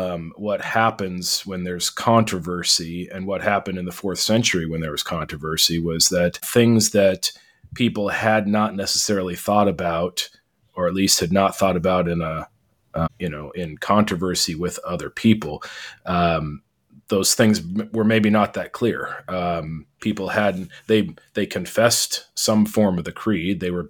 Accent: Washington, United States; I'm from Central Washington, or I've been in Central Washington prior to this, and there are lots of wildfires

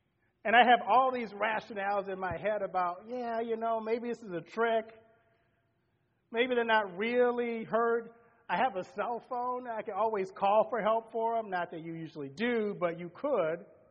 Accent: Louisiana, United States; When I was growing up, I grew up in the Deep South. And I went to an all-white Lutheran school when I was in my early 70s in Louisiana.

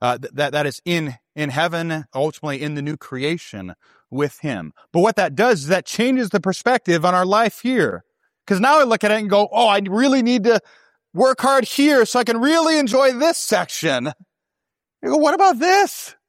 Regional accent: St. Louis, Missouri, United States; Now, I grew up in St. Louis, Missouri, and so I grew up rooting for the St. Louis Cardinals, right? Because that's what you do when you're in St. Louis.

